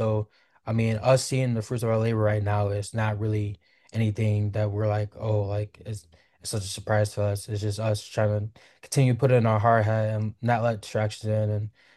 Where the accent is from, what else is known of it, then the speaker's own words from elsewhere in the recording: LaGrange, Illinois, United States; now in Chicago, United States; So, I mean, I saw like I grew up in LaGrange, but I did some time in Chicago. I live in Chicago too.